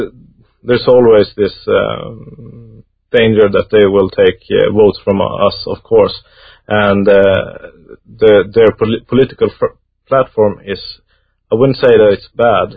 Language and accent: English; Norrbotten County, Sweden; now in Boden, Sweden; But also, I think in Boden, in the northern part of Sweden, where I live, it's a town close to my hometown.